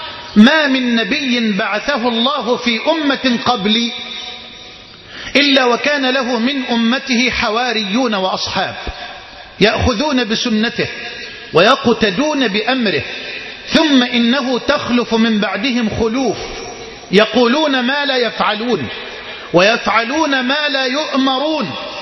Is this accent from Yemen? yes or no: no; Egypt; اللهم اجعل بلدنا مصر أمنا أمانا سخاء رخاء